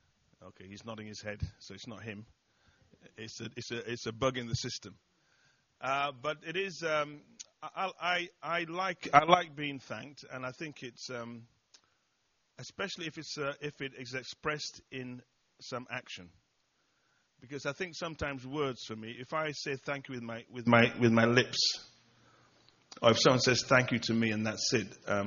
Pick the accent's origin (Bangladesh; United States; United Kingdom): United Kingdom; England; not to mimic the Americans, amen, because we're English.